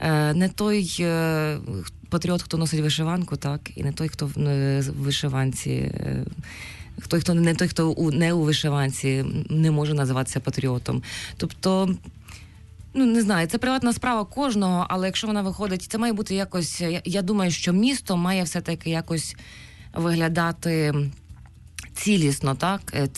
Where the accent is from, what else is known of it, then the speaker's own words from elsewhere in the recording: Khodoriv, Lviv Oblast, Ukraine; Я родом з Львівщини, з маленького містечка Ходорів.